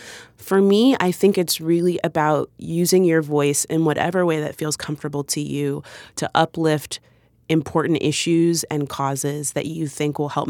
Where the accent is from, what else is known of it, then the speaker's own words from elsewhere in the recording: Florida, United States; that video was just about my personal experience growing up in South Florida.